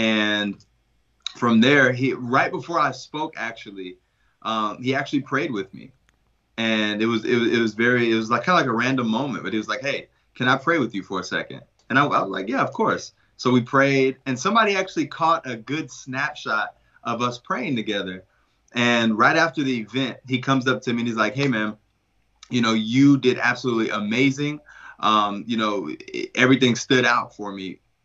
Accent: Dallas, Texas, United States; I'm from Dallas, Texas. And, you know, I was kind of raised in a disruptive household. So I was raised by my grandparents

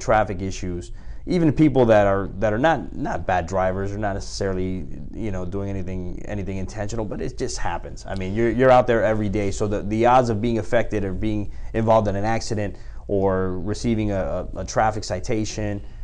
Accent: Hialeah, Florida, United States; As far as my background, I grew up in Dade County, Hialeah, Miami Lakes area. Went to school locally, went to Florida International University for my first 4 years of college.

